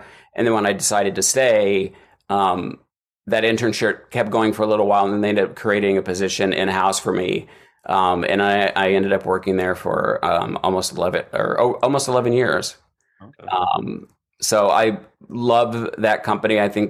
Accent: Kentucky, United States; I grew up in Eastern Kentucky. I'm like this 14-year-old hillbilly.

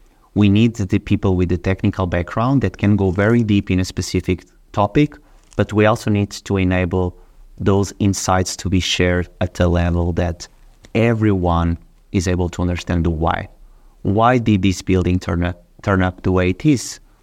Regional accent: Portugal; English is a second language; I'm from Portugal. I love football. Okay. I'm grown up with that.

